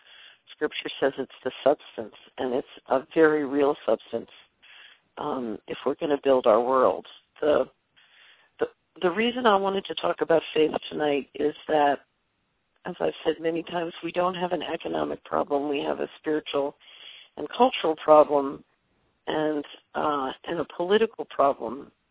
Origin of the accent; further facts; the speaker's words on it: Philadelphia, Pennsylvania, United States; also born or lived in New York; You can tell I grew up in Philadelphia and lived in New York.